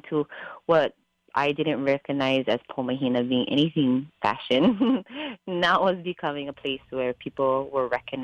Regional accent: Molokai, Hawaii, United States; as a Kanaka Maoli, as a Hawaiian woman, from Molokai.

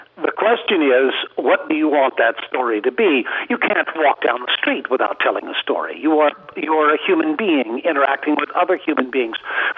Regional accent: North Carolina, United States; also born or lived in Boston; Certainly, we were born in Boston. We were raised in North Carolina.

